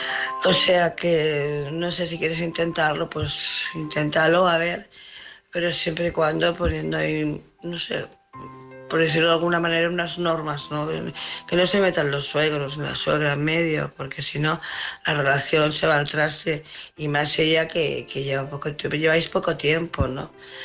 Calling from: Barcelona, Catalonia, Spain; de Barcelona.

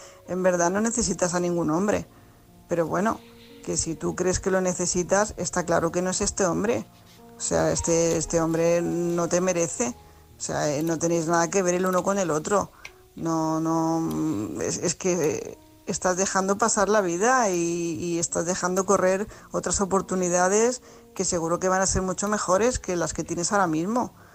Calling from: Tarragona, Catalonia, Spain; corresponsal de Tarragona

